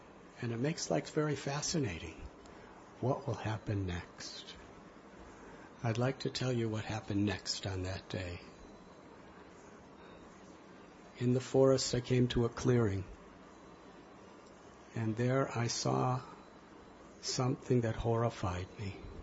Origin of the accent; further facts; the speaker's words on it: United States; now in India; I feel at home in their presence too, because I'm Jewish American. And I feel at home with all of them because I live in India.